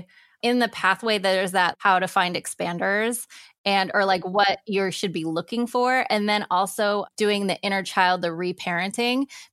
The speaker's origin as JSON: {"language": "English", "town": "Portland", "region": "Oregon", "country": "United States", "tie": "born or raised there", "said": "And I'm from Portland, Oregon. I grew up in the burbs."}